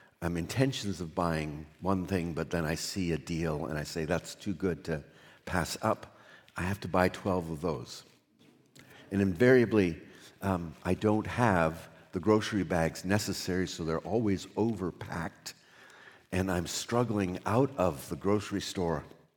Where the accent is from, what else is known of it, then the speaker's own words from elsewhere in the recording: East Coast, United States; I grew up on the East Coast where blueberries just grow, and they remind me of home.